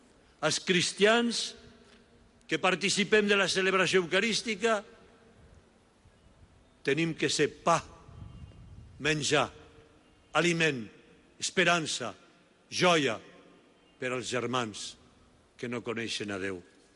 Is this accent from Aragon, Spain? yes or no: yes; Aragon, Spain; Es nota que sóc aragonès.